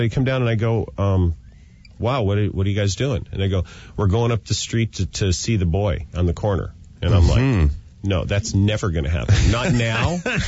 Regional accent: Seattle, Washington, United States; But I do remember, because I was from Seattle, laying in a hotel in Seattle

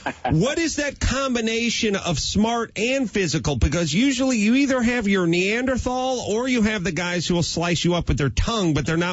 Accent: North Hollywood, California, United States; I'm from North Hollywood, Mark, so I never met anyone.

